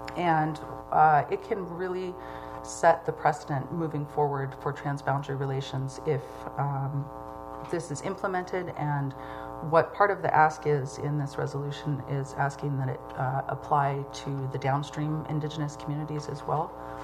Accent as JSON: {"language": "English", "town": "Ketchikan", "region": "Alaska", "country": "United States", "lives_now": "Juneau, United States", "said": "I'm from Ketchkan and Metlakatla originally. I'm Simshian from the Eagle Clan, but I live in Juneau"}